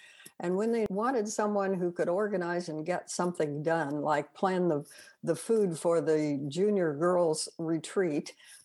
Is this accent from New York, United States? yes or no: no; Kansas, United States; No, I was born and grew up in a smallish town in Kansas.